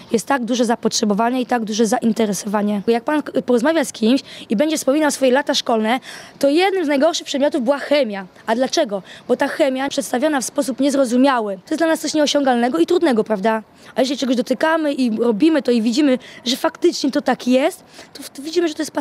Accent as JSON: {"language": "Polish", "town": "Toruń", "region": "Kuyavian-Pomeranian Voivodeship", "country": "Poland", "said": "jestem z Torunia"}